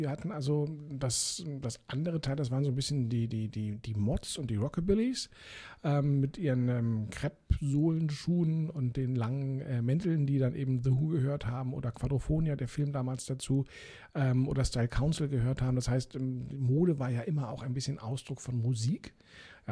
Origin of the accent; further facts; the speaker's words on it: Berlin, Germany; Ich bin ja in Eichkamp dann aufgewachsen.